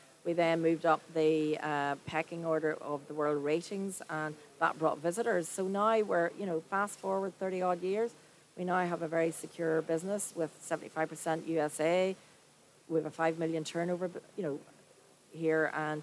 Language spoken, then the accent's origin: English; Northern Ireland, United Kingdom; I'm from Northern Ireland.